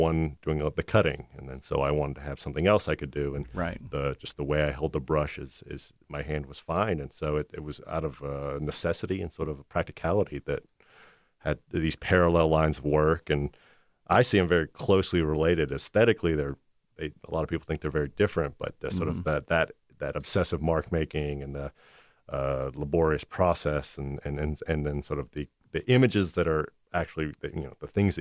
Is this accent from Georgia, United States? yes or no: yes; Atlanta, Georgia, United States; I grew up in Atlanta, went to school there and lived abroad for a while when I was a kid and came back to Georgia and eventually went to university here